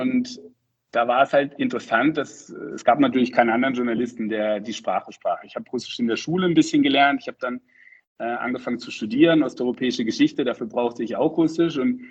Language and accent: German; Freiburg, Baden-Württemberg, Germany; ich bin in Freiburg aufgewachsen